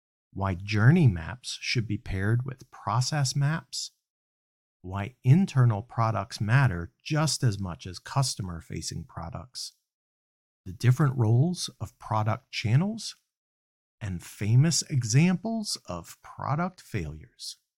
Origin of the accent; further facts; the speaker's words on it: Augusta, United States; So, I actually had this great little bowling alley we have in my hometown. They've just reopened it. It's like an old 50s bowling alley. It's like going back in time. It's a really cool place. So shout out to the Holiday Bowl in Augusta.